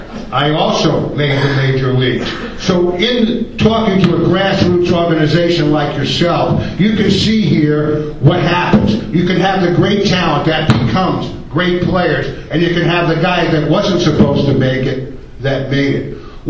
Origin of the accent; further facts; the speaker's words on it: Brooklyn, New York, United States; I was a Brooklyn boy, born and raised there, and I was a Brooklyn Dodger fan.